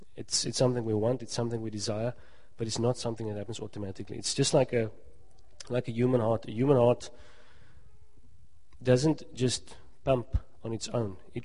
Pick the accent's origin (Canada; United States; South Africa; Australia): South Africa; Karoo; I grew up in the Karoo, and it's a beautiful part of this country.